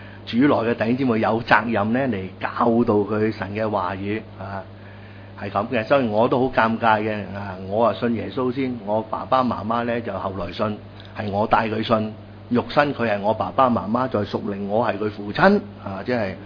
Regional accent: Guangdong, China; 有一句我哋广东人咧，成日都讲嘅啊，唔理三七廿一咁系嘛？

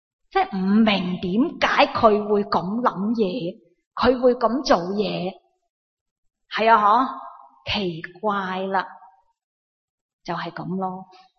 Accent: China; 我哋中国人有句说话，十只手指都有长短啊，系嘛？

